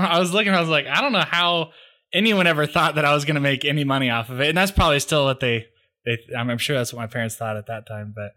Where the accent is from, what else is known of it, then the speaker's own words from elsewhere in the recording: Seattle, Washington, United States; Yeah, I grew up in Seattle, Washington, up in the mountains, and yeah, that's where I'm from. I mean, we moved around a lot since then, but I'm from Seattle.